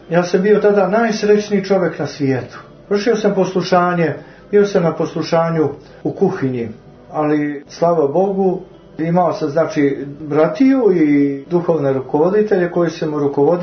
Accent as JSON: {"language": "Serbian", "country": "Montenegro", "said": "ja sam iz Crne Gore"}